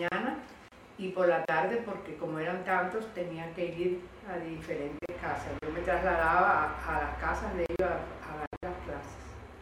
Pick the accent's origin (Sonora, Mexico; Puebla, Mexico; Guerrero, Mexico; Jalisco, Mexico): Guerrero, Mexico; Zihuatanejo; Yo era natural de Zahuatanejo y allí había trabajado en muchas escuelas rurales de la cercanía.